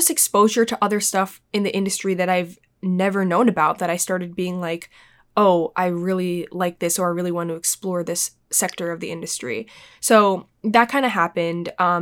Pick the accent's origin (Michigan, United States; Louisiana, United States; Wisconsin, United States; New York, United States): New York, United States; New York City; born there; I was born here in New York City, so it was kind of like convenient for me